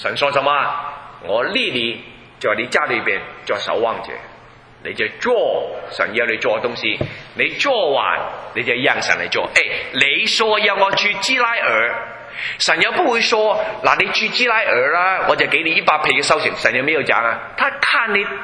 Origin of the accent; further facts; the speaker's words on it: Guangdong, China; Chinese is a second language; 你我是广东人啊